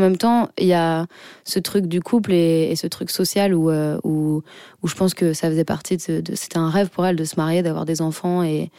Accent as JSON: {"language": "French", "town": "Caluire-et-Cuire", "region": "Auvergne-Rhône-Alpes", "country": "France", "tie": "born or raised there", "said": "J'ai grandi à Caluire et Cuire, c'est une banlieue un peu riche de Lyon"}